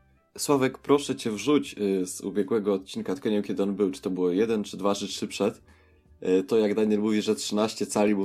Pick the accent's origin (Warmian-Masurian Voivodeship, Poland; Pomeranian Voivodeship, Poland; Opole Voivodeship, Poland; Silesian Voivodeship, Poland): Pomeranian Voivodeship, Poland; Gdańsk; ja powiedziałem, że jestem z Gdańska